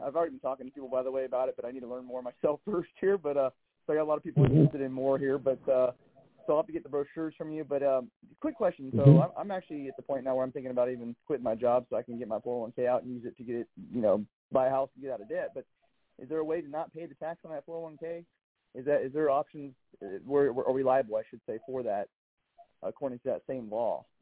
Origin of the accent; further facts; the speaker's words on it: North Carolina, United States; And I'm from North Carolina as well.